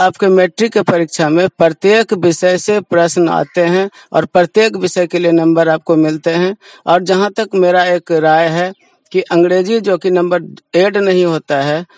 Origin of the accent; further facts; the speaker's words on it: Kalyanpur, Bihar, India; मैं ग्राम पोस्ट कल्याणपुर का रहने वाला हूं